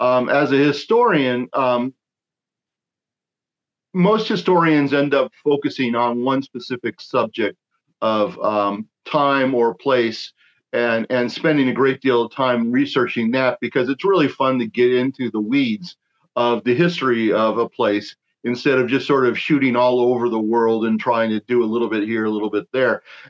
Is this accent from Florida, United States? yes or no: yes; Stuart, Florida, United States; Well, I grew up in South Florida, close to Lake Okeechobee, down in the Stuart Martin County area.